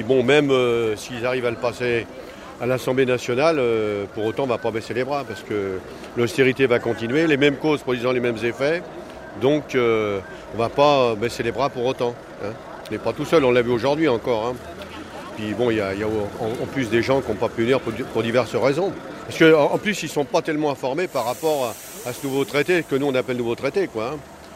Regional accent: Centre-Val de Loire, France; De l'Indre.

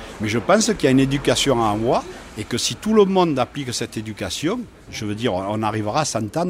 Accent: Cavaillon, Provence-Alpes-Côte d'Azur, France; j'ai 59 ans. Je suis né à Cavaillon, j'ai vécu à Cavaillon, j'ai fait ma carrière de sapeur-pompier professionnel à Cavaillon.

